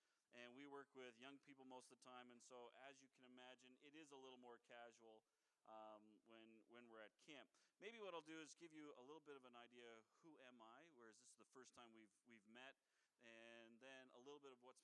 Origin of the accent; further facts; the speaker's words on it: Moncton, New Brunswick, Canada; And my mom and dad, we grew up in Moncton, New Brunswick, and they're still there.